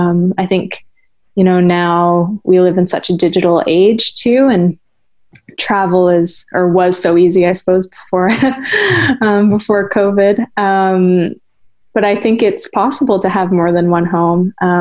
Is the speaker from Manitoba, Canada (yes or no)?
no; Fredericton, New Brunswick, Canada; has always been kind of my second home, even growing up in Canada. But then, you know, Fredericton, New Brunswick is also still very much my home. You know, the whole time that I grew up and was in university, I lived in the house that I grew up in.